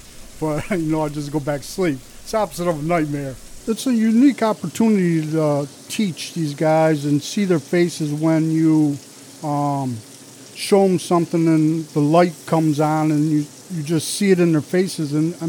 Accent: Michigan, United States; I'm from Lapeer County

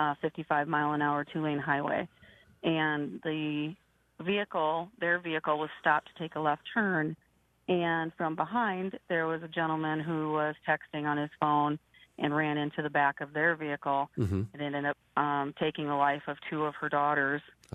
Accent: Marion, United States; but I am from Marion, where we had a situation where there was a family, a mother and her four children.

